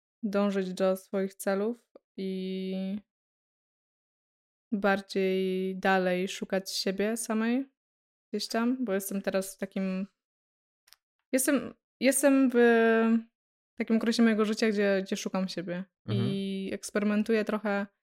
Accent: Greater Poland Voivodeship, Poland; Pochodzimy obydwoje z niewielkiego miasta w okolicach Poznania. Poznań! Gdzie wszyscy wszystkich znają, wszystko o sobie wiedzą i w zasadzie nawet wyglądają tak samo.

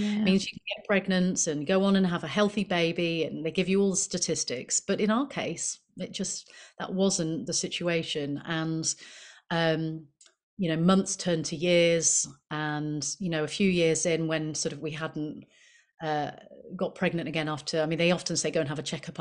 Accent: Leeds, Yorkshire and the Humber, United Kingdom; But I grew up in a Christian family in Leeds. So I'm from Leeds originally. You might not hear it.

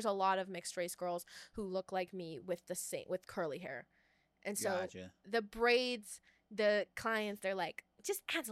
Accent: United States; And then I'm also American. And I'm not as reserved as British people.

